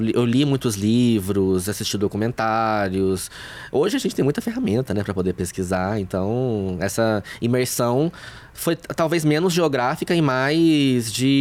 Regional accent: Passos, Minas Gerais, Brazil; also born or lived in Juiz de Fora; now in Belo Horizonte, Brazil; eu sou de Passos, que fica no sul de Minas. Morei em Juiz de Fora, onde eu me formei. E eu tô aqui em BH tem 6 anos.

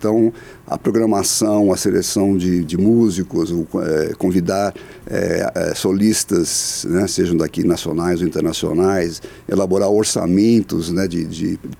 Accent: São Paulo, Brazil; sou paulista.

